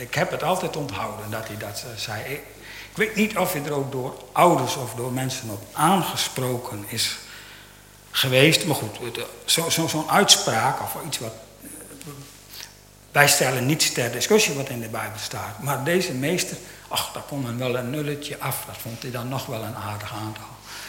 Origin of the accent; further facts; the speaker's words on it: Bantega, Friesland, Netherlands; In mijn geboortedorp Bantega hadden wij op de lagere school een meester